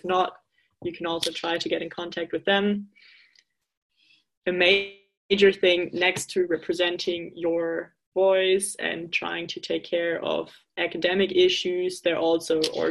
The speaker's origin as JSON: {"language": "English", "country": "Germany", "lives_now": "Finland", "said": "I'm originally from Germany, where you just sing a lot and drink while singing."}